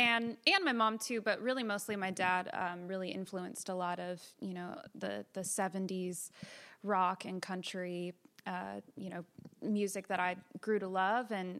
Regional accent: California, United States; also born or lived in Florida / Marietta, Georgia; I was born in Florida, and then we lived in Marietta, Georgia until I was five. And then we moved to California.

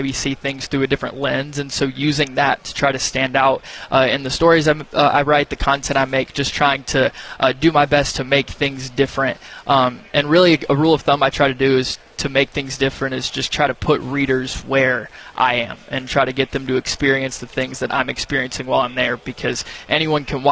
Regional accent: Birmingham, Alabama, United States; I grew up kind of, I grew up in Birmingham, and so I'm used to seeing Media Days

